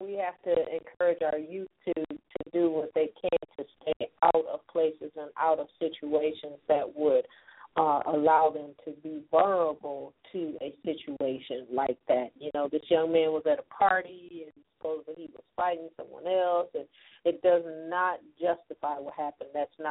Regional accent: Wisconsin, United States; Did you see the situation that happened in Wisconsin, my home state, in Madison, Wisconsin

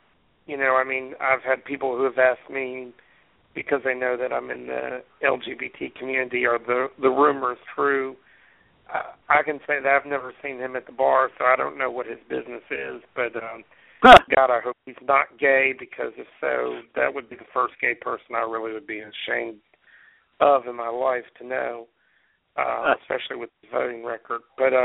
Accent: Warren, Arkansas, United States; It's interesting that when we had the Pink Tomato Festival in Warren, where I grew up in Bradley County

